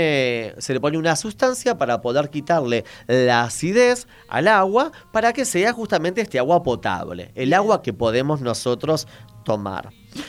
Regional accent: La Matanza, Buenos Aires Province, Argentina; born there; Nací en Matanza, imagínate, ¿no?

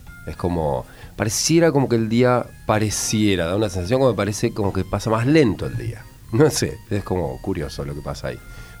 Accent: Santa Fe, Argentina; born there; En regiones como Santa Fe, donde yo nací, digamos, hace mucho calor.

